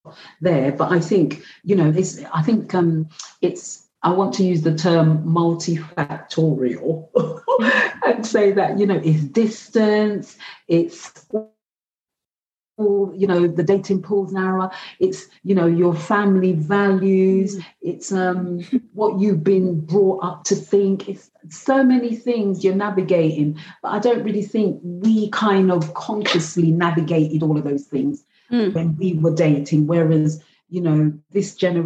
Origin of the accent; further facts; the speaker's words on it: Luton, East of England, United Kingdom; you come from London, I come from Luton, it's an obstacle. It's literally down the road.